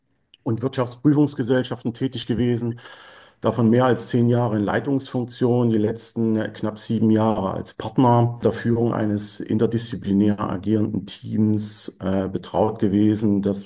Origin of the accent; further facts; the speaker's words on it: Erfurt, Thuringia, Germany; Ich bin Erfurter